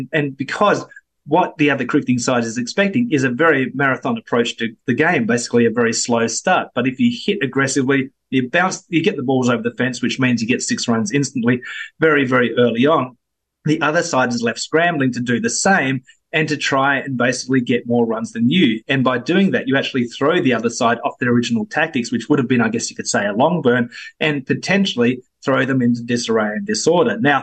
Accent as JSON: {"language": "English", "country": "Australia", "said": "I could say that as an Australian"}